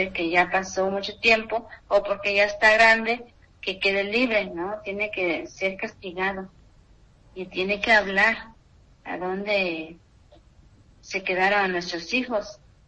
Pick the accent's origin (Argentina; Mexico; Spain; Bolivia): Mexico; Cuatzingo de las Montañas, Guerrero; Mi pueblo se llama Cuatzingo de las Montañas, municipio de Cuatzingo, Guerrero.